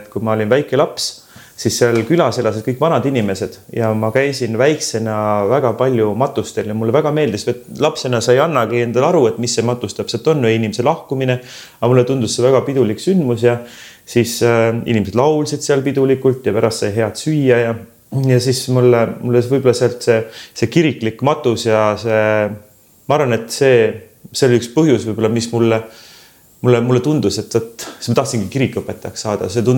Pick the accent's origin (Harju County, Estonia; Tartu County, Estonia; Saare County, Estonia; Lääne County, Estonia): Saare County, Estonia; born there; minu sünnikodu on Jahan Abula ja Kuusiku talu, mis täna kahjuks ei ole enam niimoodi säilinud.